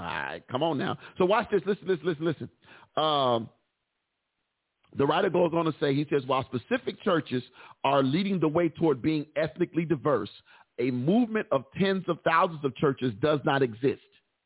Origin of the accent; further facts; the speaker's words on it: Texas, United States; accent: Texan; I have what it says I have, with my Texas accent on.